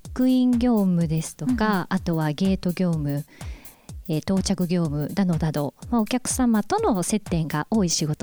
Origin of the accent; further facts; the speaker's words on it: Toyohashi, Aichi, Japan; はい、出身は愛知県の豊橋市です。